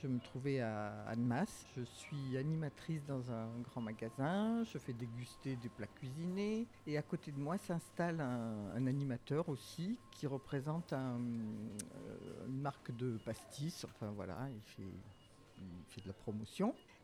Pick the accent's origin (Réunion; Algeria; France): Algeria; Tlemcen, Tlemcen Province; born there; moi à Tlemcen, lui à Colombéchar.